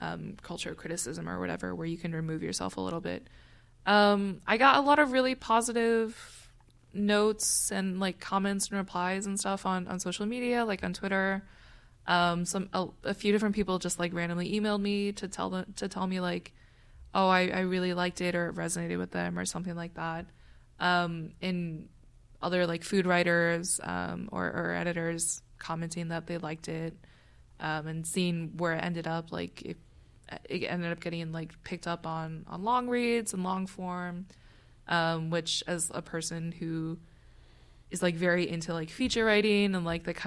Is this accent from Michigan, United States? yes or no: yes; Troy, Michigan, United States; So I grew up in Troy, Michigan, which is just sort of like a suburb really in the Metro Detroit area.